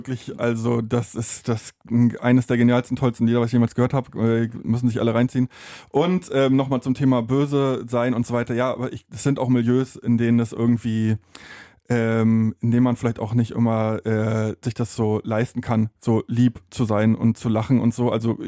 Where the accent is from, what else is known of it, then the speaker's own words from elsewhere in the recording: East Germany, Germany; Also selbst wir als Ostdeutsche